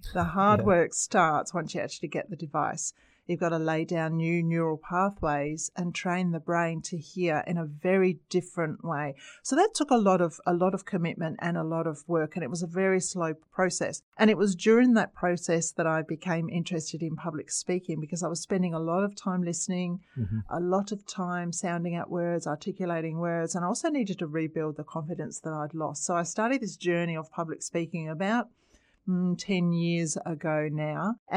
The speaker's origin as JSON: {"language": "English", "region": "London", "country": "United Kingdom", "said": "So I left school, began my nurse training. I'm from London."}